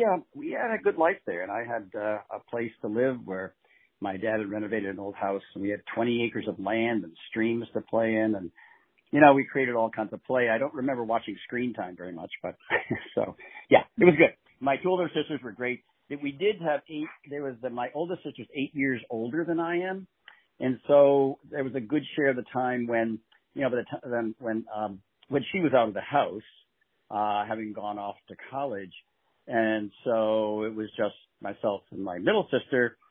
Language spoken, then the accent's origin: English; Albany, New York, United States; born there; I was born in Albany, New York, on August 30th, 1946.